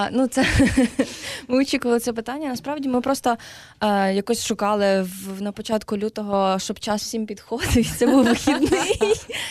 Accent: Western Ukraine, Ukraine; Я теж з Західної України, і залишається мені таке, на жаль.

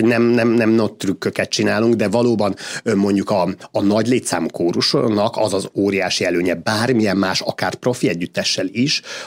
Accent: Budapest, Hungary; mert én mindig Budapesten nőttem fel, például meg Budapesten éltem.

